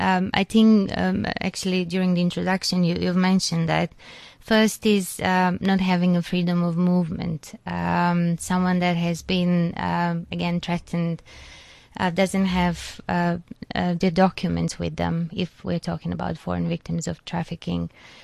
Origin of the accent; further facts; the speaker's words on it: North Macedonia; Okay, I'm from Macedonia.